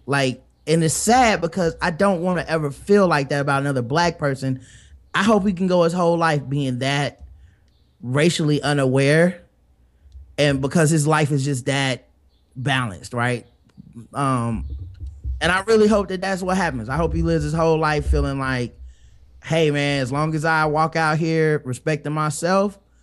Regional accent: Charlotte, North Carolina, United States; I'm from Charlotte. I'm not from Fayetteville. So automatically, I'm like, yo, I know the gang. I'm from a city.

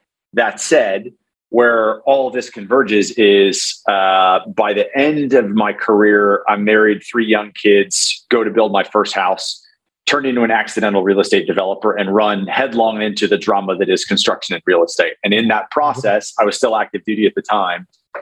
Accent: Arizona, United States; So my kind of quick background on me, I grew up in Arizona.

